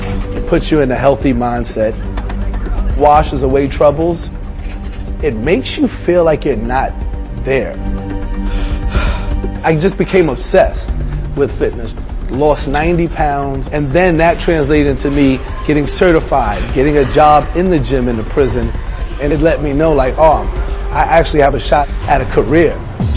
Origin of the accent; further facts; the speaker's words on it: Brooklyn, New York, United States; Growing up in Brooklyn without, I would say, it was just challenging.